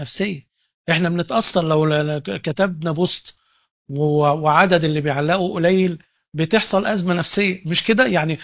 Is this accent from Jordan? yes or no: no; Egypt; واحنا كمصريين